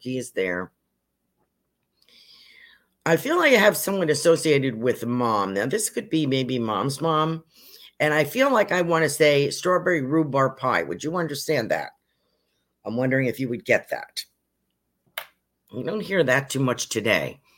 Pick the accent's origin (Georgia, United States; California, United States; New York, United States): New York, United States; Let me tell you, I was originally from New York State and I thought it was snowy there.